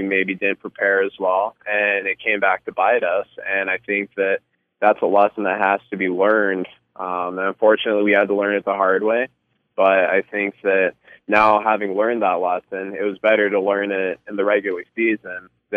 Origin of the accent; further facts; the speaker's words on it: Colorado, United States; Y'all look back to my home state again, Colorado Avalanche.